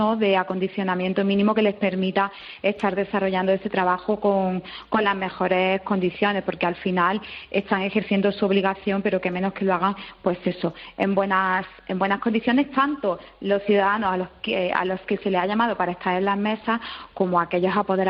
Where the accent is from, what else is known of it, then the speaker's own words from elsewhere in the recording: Bailén, Andalusia, Spain; yo además soy del sur de Andalucía, una ciudad que es Bailén, donde rozamos los 40 y tantos grados de temperatura